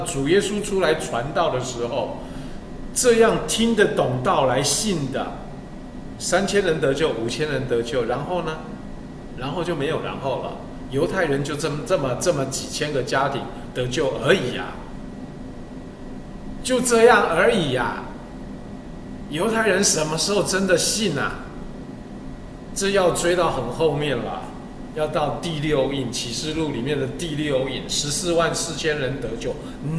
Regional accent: China

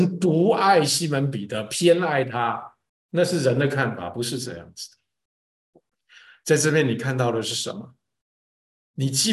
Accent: China; 那是我们中国人祝寿的时候，寿比南山，福如东海

